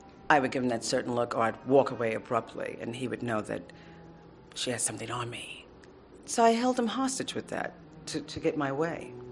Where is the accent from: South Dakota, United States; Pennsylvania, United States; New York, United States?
New York, United States; Brooklyn; I grew up in Brooklyn, New York. This was a nice house, and there was 10 of us, 10 children